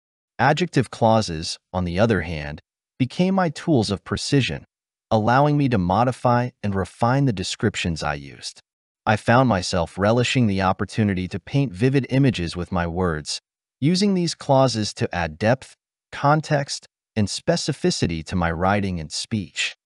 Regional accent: Romania; English is a second language; now in Orange County, United States; As I sit here in my cozy home in sunny southern Orange County, California, recalling my early days as an English learner back in Romania, I can't help but marvel at the remarkable journey that has led me to this point.

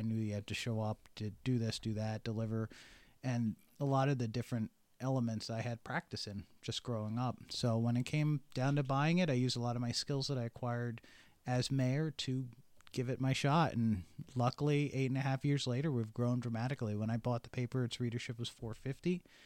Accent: Middleburg, United States; Part of it was I spent 8 years as the mayor of my hometown up in Middleburg

